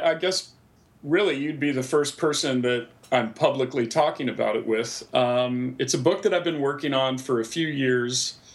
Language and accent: English; Pacific Northwest, United States; growing up in the Pacific Northwest and being part of that early music movement in the late 80s and early 90s.